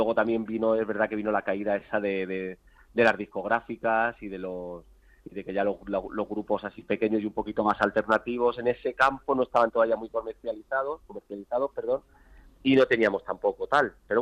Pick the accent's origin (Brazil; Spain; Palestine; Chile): Spain; Madrid, Community of Madrid; yo soy madrileño, soy gitano de aquí de Madrid.